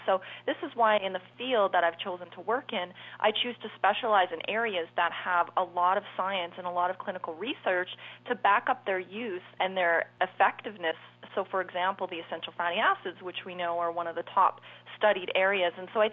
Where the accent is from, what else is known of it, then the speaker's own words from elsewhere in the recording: Saskatchewan, Canada; And I actually was born and raised in Saskatchewan, so I grew up on a farm